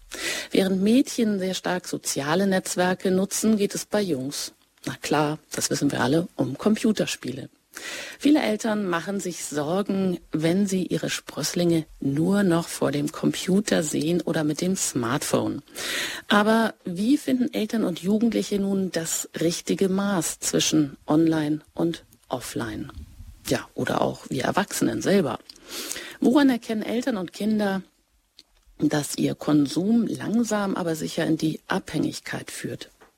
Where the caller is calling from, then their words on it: Hinau, Baden-Württemberg, Germany; Und zugeschaltet bin ich aus dem Südwesten Deutschlands, aus der wärmsten Gegend in Deutschland, der Ort Hinau bei Offenburg gelegen.